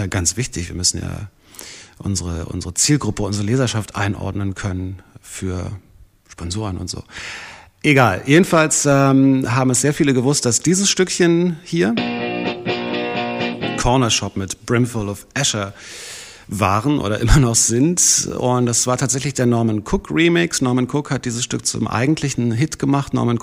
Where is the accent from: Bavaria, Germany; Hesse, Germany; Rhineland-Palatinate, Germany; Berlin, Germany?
Berlin, Germany; im Osten dieses Landes, in dem ich ja auch mittendrin stecke, hier als Berliner